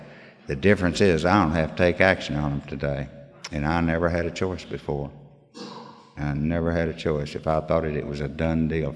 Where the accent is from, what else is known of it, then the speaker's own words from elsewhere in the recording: Oklahoma, United States; And I was raised out in Oklahoma, out in the flatlands. And everything out there is 1 mile by 1 mile, laid out in section lines.